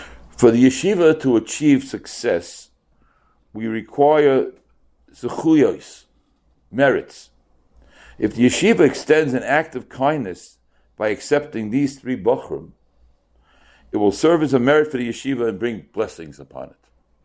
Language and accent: English; Bnei Brak, Tel Aviv District, Israel; I grew up in Bnei Brak.